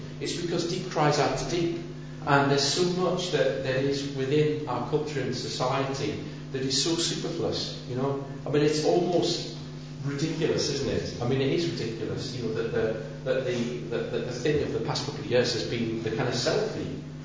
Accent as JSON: {"language": "English", "town": "Newcastle", "region": "North East England", "country": "United Kingdom", "lives_now": "London, United Kingdom", "said": "And I'm from Newcastle, as you know, and now I'm really committedly involved in London."}